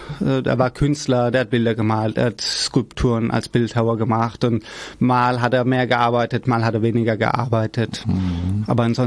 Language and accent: German; Iran; now in Germany; Iraner bin und ich werde auch immer antworten auf die Frage, woher komme ich, werde ich sagen, ich bin Iraner. Aber ich fühle mich als Deutscher und im Iran war ich auch immer der Deutsche.